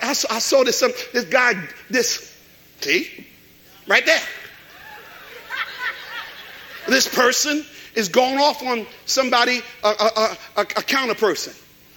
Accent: Jersey City, New Jersey, United States; and I'm from Jersey City. I've been in Harlem for a couple weeks.

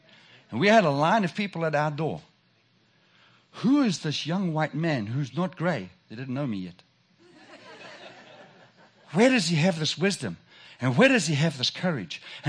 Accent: South Africa; if you haven't recognized my accent, I'm from South Africa.

